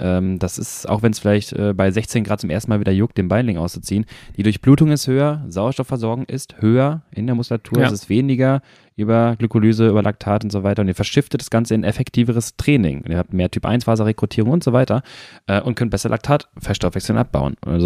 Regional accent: Cologne, North Rhine-Westphalia, Germany; Als Kölner

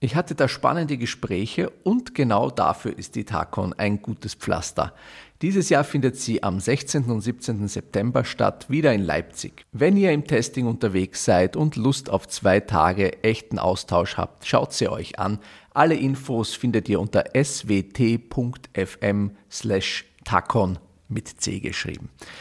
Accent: Vienna, Austria; Ihr sitzt ja quasi in meiner Heimat in Wien gerade. Also ich winke da in die ferne Heimat.

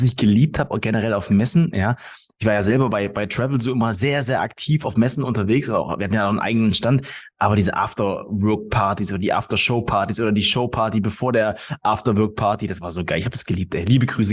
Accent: Thuringia, Germany; Also ich komme ja aus dem Eichsfeld.

